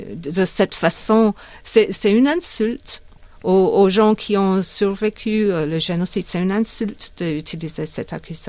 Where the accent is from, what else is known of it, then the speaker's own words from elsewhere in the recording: England, United Kingdom; now in Australia; je le sais chez moi, en Angleterre.